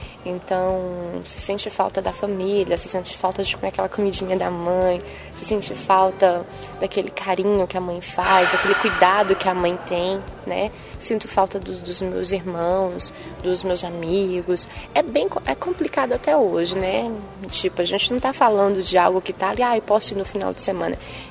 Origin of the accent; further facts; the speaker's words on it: Bahia, Brazil; accent: Northeastern Bahian; Né, falava aquela coisa de nordestino, de baiano